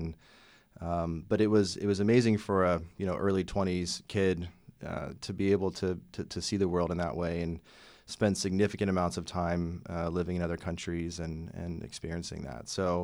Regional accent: Pittsburgh, Pennsylvania, United States; I grew up in Pittsburgh, just outside of Pittsburgh. Went to school north of Pittsburgh in northwestern Pennsylvania

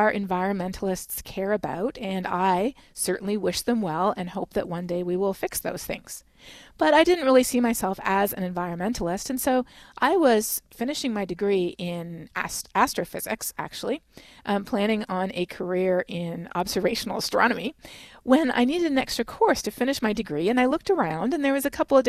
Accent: Canada; Well, growing up in Canada myself, you learn about climate change in school

